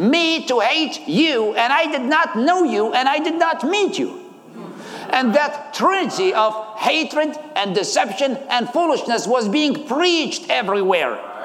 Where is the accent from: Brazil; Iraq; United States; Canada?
Iraq; Baghdad, Baghdad Governorate; English is a second language; I am 38. I was born and raised in Baghdad, Iraq.